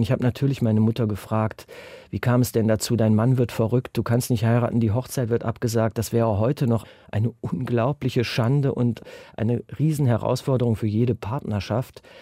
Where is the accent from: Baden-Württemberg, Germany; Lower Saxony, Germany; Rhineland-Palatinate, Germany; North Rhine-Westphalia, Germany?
North Rhine-Westphalia, Germany; Lobberich; born there; auf dem Marktplatz in meinem Geburtsort Lobberich.